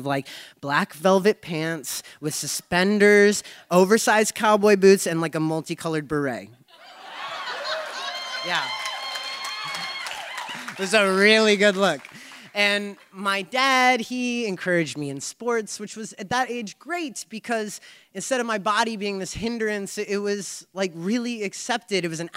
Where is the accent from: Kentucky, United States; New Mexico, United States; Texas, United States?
New Mexico, United States; Albuquerque; Growing up in Albuquerque, I always had a very strong sense of self around my gender.